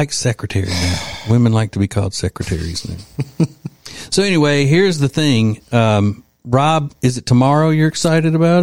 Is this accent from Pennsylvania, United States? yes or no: no; Louisiana, United States; Even though I'm from Louisiana, everybody from Louisiana is a Cajun, but it's not.